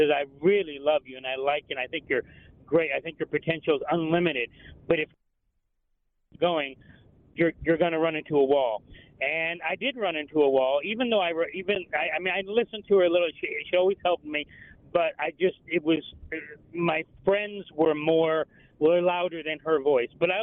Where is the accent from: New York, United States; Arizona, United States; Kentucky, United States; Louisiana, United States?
New York, United States; Brooklyn; now in Columbus, United States; I'm also from Brooklyn, and I went to PSA in the Heights, in Brooklyn Heights, and I was a very bad, bad, bad child.